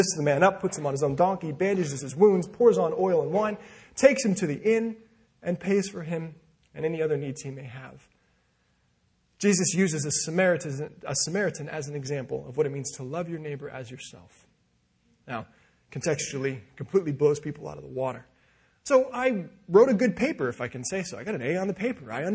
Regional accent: Colorado, United States; Growing up in Colorado, I love the ocean. There's not a lot of ocean around in Colorado, so I began looking west.

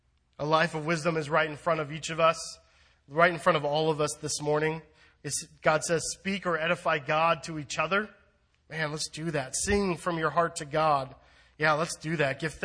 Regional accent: California, United States; I'm from SoCal, so kind of the salt air just kind of shakes my brain loose.

